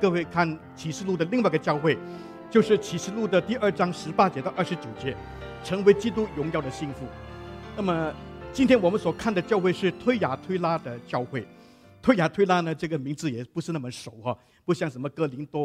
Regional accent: China; 这个就是我们中国人所说的爱之深责得很切哈

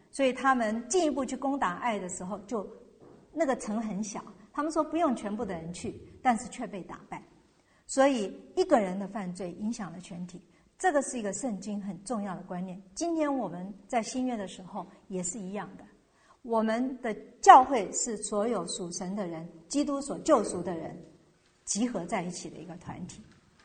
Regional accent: China

